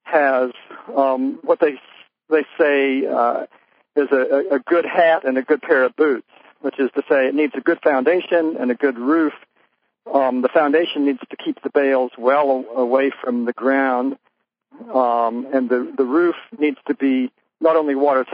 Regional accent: Idaho, United States; We grew up in Idaho, in southern Idaho.

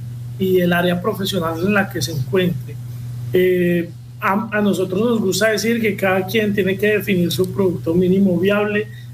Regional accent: Colombia; born there; aquí fue la ciudad donde yo nací y está buena parte de mi familia.

